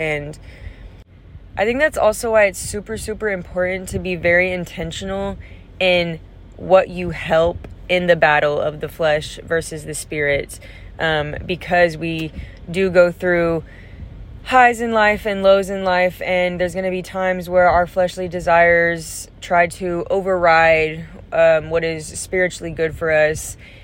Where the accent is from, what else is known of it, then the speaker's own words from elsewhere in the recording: the South, United States; I would assume that you guys could guess that I'm from the South, from the Southern states, and just throwing y'all casually into the conversation.